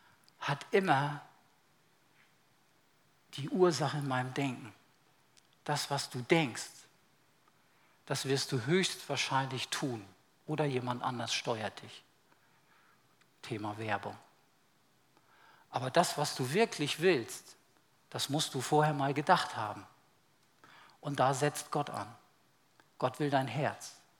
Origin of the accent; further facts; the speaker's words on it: Lübeck, Schleswig-Holstein, Germany; aus Lübeck, wo ich groß geworden bin